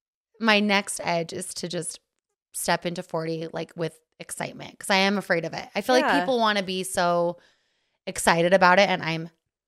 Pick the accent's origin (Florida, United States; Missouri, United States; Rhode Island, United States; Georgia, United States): Rhode Island, United States; born there; So I was born in Rhode Island, and then my parents were in Boston at the time.